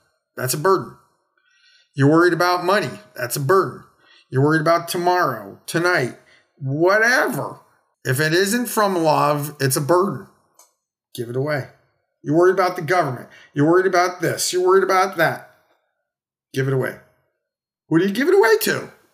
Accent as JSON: {"language": "English", "country": "United States", "said": "I'm an American. I'm a doctor."}